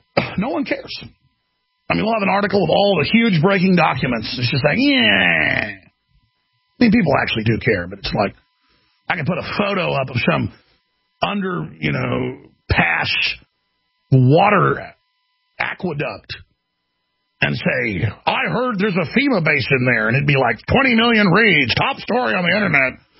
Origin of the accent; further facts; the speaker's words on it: Texas, United States; But I've got two eyes and a nose, and I'm from Texas.